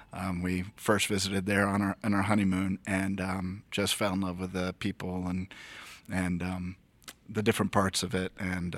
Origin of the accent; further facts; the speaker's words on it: Florida, United States; now in Denver, United States; And born and raised in Florida, went to University of Florida before moving out to the very similar Denver, Colorado.